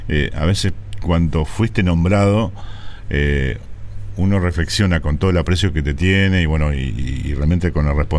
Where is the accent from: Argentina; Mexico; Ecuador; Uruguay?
Argentina; como somos argentinos